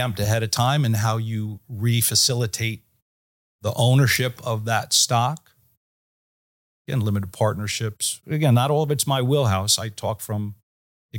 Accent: New Brunswick, New Jersey, United States; now in Florida, United States; I grew up right outside of Rutgers in the New Brunswick area. So, and then we raised the kids outside of Princeton. For the better part, then we moved to Florida 8 years ago.

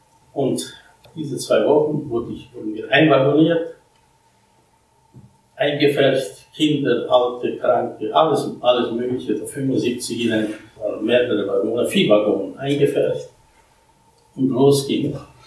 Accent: Bratislava, Bratislava Region, Slovakia; German is a second language; in Bratislava, also Pressburg, dort, wo ich meine Heimat stand.

